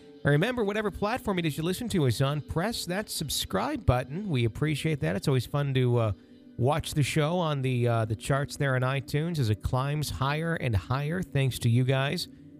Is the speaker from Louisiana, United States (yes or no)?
no; San Laredo, California, United States; today I wanted to tell you a little about a house that I grew up in here in San Laredo, California.